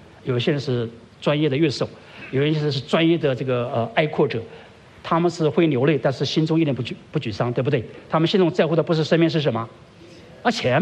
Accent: China; 我们中国人讲血尽人亡，对吗？

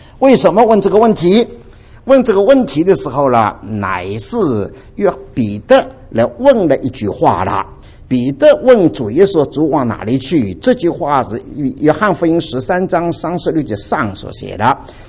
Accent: Dinghai, Zhejiang, China; 小的时候住在定海哈，也是很那个乡间的一个城市，常常听见鸡叫的了。

